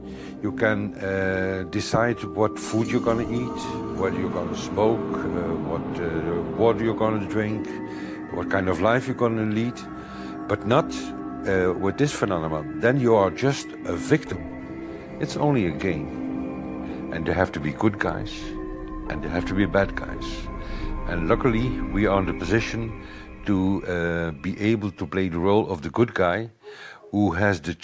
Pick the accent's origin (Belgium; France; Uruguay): Belgium; I'm from Belgium. I'm 54 years old.